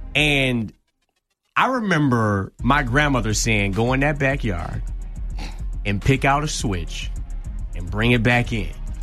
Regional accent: Detroit, Michigan, United States; guys I grew up with back in Detroit

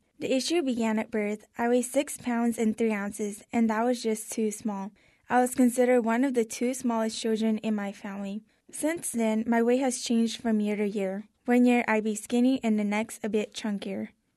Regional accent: Fresno, California, United States; I'm from East Central Fresno. My family is Hmong, and we practice shamanism.

